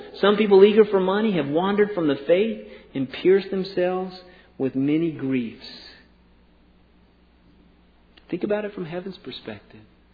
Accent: the South, United States; Growing up in the South, all these Southern preachers had these expressions.

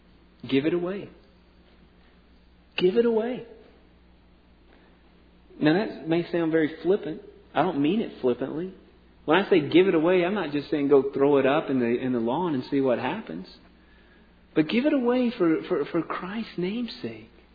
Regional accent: the South, United States; Growing up in the South, all these Southern preachers had these expressions.

